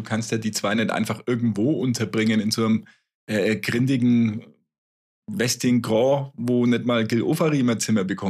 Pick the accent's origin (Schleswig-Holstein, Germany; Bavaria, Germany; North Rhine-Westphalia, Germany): Bavaria, Germany; Ich bin Franke.